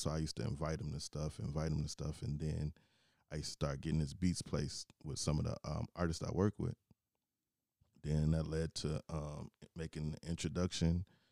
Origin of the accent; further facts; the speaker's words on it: Chicago, Illinois, United States; born there; I was born in Chicago, so I was in the kitchen in Chicago, and I just loved music.